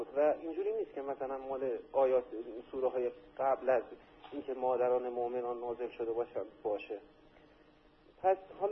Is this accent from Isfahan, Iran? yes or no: yes; Isfahan, Iran; من بچه اصفهانم ولی زمان دانشجویی کرمانشاه بودم.